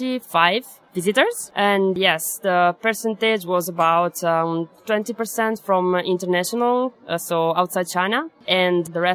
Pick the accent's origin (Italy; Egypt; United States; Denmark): Italy; English is a second language; I'm from Italy, and I had graduation in Chinese. So that's why I'm working in China